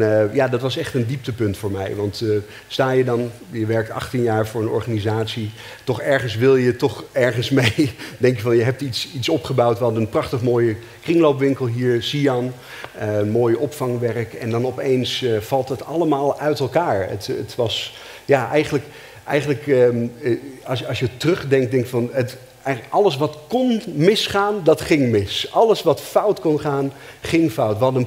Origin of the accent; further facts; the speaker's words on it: Germany; Ik ben opgegroeid in Duitsland.